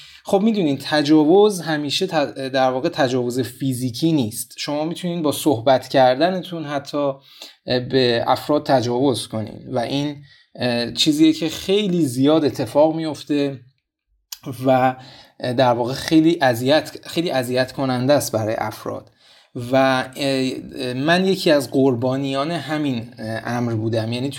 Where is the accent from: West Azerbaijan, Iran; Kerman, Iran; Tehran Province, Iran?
Tehran Province, Iran; Tehran; من توی منطقه هفت تهران بزرگ شدم، یک منطقه که از نظر تحصیلی در جایگاه مناسبی نبوده